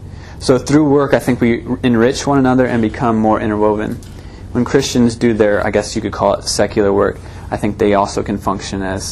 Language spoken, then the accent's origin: English; Illinois, United States; I grew up in Illinois, 10 hours away from where he lives in Nebraska.